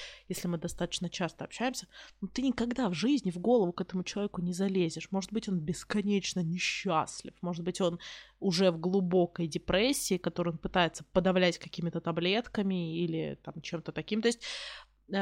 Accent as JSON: {"language": "Russian", "town": "Kursk", "region": "Kursk Oblast", "country": "Russia", "said": "а я как бы из Курска в Москву доеду 5 часов на поезде"}